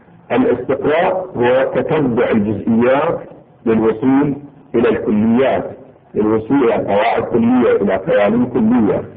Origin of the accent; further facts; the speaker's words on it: Bahrain; إذا لاحظونه في الأساليب الدراسية عندنا في البحرين سابقا